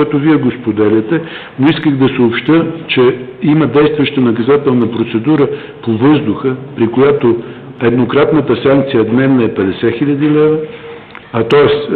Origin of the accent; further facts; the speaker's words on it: Sofia, Sofia City, Bulgaria; А София, аз съм коренях софиянец, да не мислите